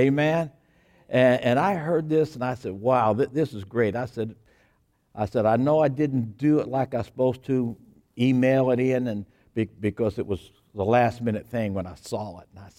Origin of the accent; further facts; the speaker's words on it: Flowery Branch, Georgia, United States; I'm from Flowery Branch, Georgia.